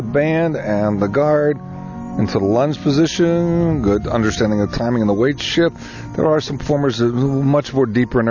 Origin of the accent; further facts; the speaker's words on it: Greensburg, Pennsylvania, United States; I'm from Greensburg, Pennsylvania